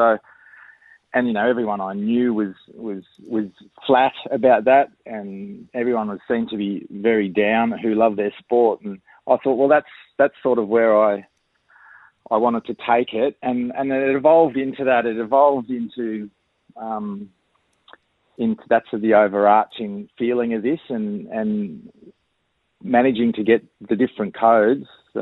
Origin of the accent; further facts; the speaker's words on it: Australia; as an Australian